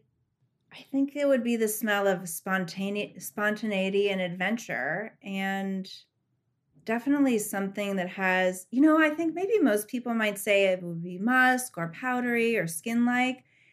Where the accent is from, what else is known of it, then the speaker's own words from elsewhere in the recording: Montana, United States; born there; Ooh, I was born in Montana. And it's a place that I love to go back to.